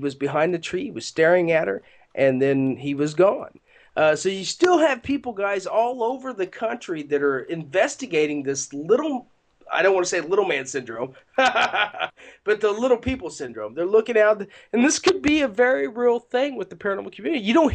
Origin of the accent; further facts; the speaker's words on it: United States; because I am Irish, I'm Irish-American, and I'm American first, guys, but my ancestors came over from Ireland, and we just had St. Paddy's Day.